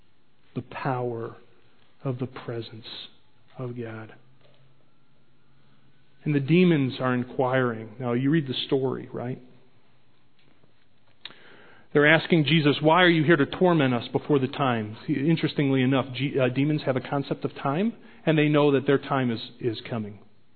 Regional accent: Kirkwood, Missouri, United States; I'm from Kirkwood.

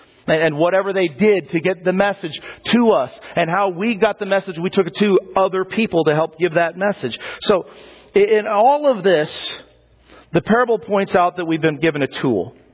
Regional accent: Dillon, Colorado, United States; I grew up in Dillon, Colorado. Some of you guys know. I grew up in the middle of many ski areas.

